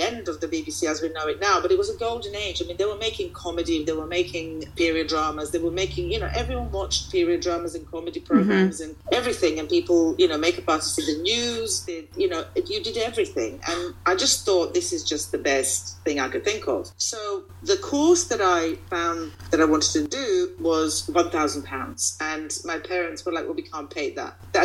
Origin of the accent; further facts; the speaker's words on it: Croatia; growing up in Croatia, it was then Yugoslavia, so it was a very different country, and it was a great place to live, but it was kind of, you know, it was a socialist country